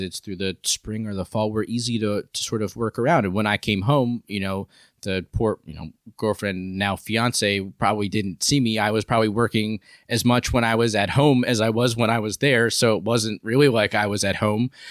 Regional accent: New York, United States; I'm from New York.

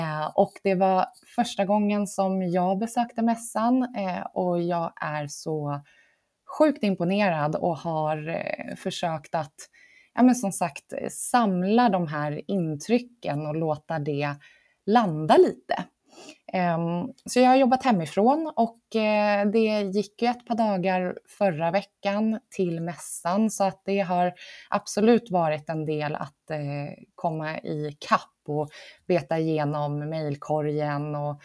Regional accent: Södertälje, Stockholm County, Sweden; Jag är uppväxt i Södertälje som ligger 3 mil söder om Stockholm. Jag bor fortfarande en bit söder om stan. Nära en liten sjö som jag sitter och blickar ut över nu.

